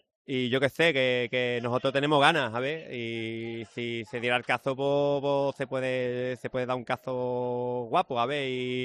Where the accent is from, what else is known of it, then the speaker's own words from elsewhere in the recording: Sanlúcar, Andalusia, Spain; now in Marmolejo, Spain; yo vivo un poquito más lejos, yo vivo en Marmolejo, aunque soy de Sanlúcar, pero vivo en Marmolejo por trabajo.